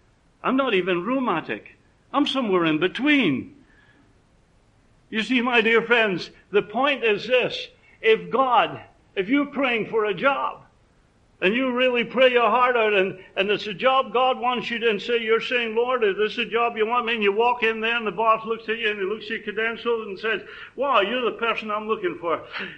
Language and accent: English; Scotland, United Kingdom; And being a Scotsman, I got it without paying for it.